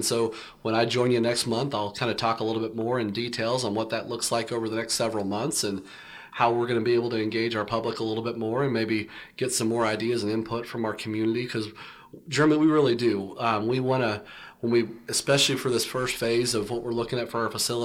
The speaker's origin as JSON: {"language": "English", "region": "Texas", "country": "United States", "said": "I'm from Texas originally, and there was one summer through, like, basically kind of dumb luck, I got to be the bat boy for the Texas Rangers."}